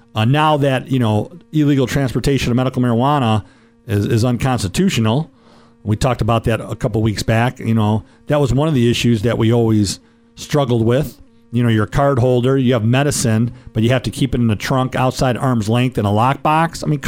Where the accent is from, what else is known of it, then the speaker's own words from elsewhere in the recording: Detroit, Michigan, United States; I recall growing up in Metro Detroit when it was a big deal that they were going to sell cars on Saturday.